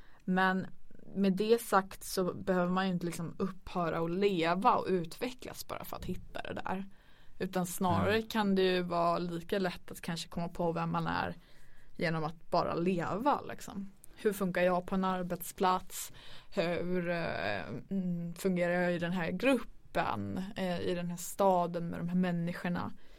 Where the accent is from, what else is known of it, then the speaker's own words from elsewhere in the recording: Örnsköldsvik, Västernorrland County, Sweden; när jag är hemma i Örnsköldsvik, där jag är uppvuxen.